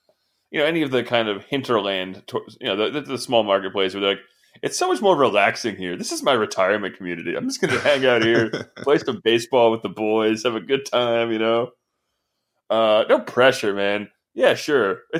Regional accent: New England, United States; I'm from New England. Everything there is old.

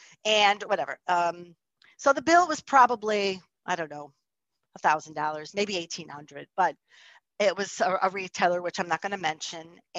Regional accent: Chicago, Illinois, United States; So I'm from Chicago. So when I go to court, I put a suit on.

